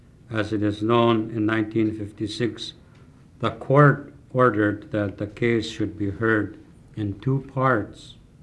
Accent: Klukwan, Alaska, United States; I am a Tlingit from Chilkat, a community called Tlukwan.

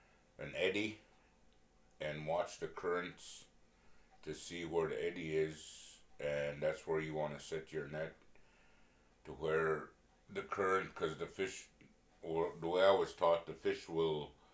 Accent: Holy Cross, Alaska, United States; I grew up in Holy Cross, and I was born November 1972.

